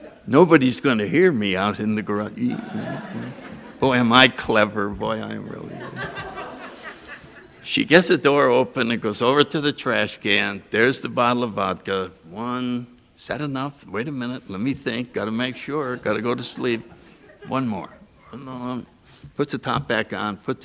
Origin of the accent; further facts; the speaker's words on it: New Haven, Connecticut, United States; And I grew up in New Haven. I went to a little prep school outside, and it fed right into Yale University.